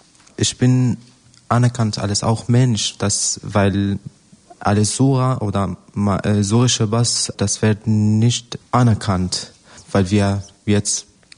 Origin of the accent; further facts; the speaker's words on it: Aleppo, Aleppo Governorate, Syria; German is a second language; now in Germany; Genau, ich komme aus Aleppo und ich bin 2015 im August nach Deutschland angekommen.